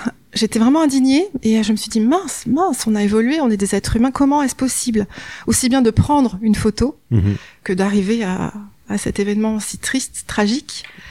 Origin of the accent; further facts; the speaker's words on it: Paris, Île-de-France, France; born there; je suis née à Paris de parents qui viennent des îles. Ma mère pour la Réunion et mon père la Martinique. Mmh. Et j'ai un petit peu vadrouillé au travers de la France avec ma mère.